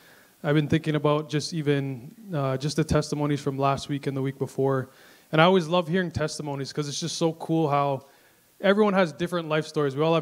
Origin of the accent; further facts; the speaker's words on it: Canada; So I am a Canadian. I'm a proud Canadian. I love Canada and the city of Toronto.